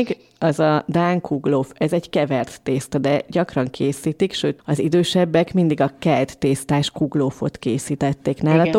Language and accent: Hungarian; Vas, Hungary; Én vasi lány vagyok